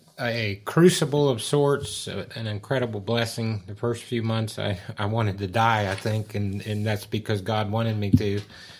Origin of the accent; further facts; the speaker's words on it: United States; maybe particularly as I'm an American and came from America, that people in America have.